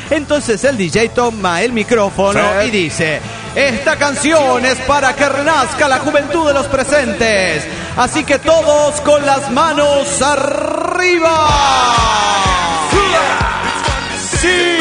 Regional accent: Toluca, State of Mexico, Mexico; de Toluca, México.

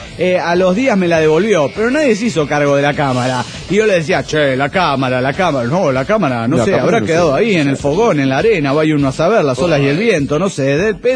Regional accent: Mexico; ¿y México es seguro? Yo siempre contestaba, la verdad no, pero mi pueblo aún parece estar bien.

